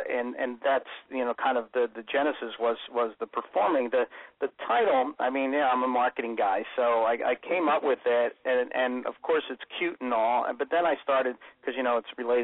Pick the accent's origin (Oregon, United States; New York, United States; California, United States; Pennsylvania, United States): Pennsylvania, United States; Philadelphia; I'm from South Philly.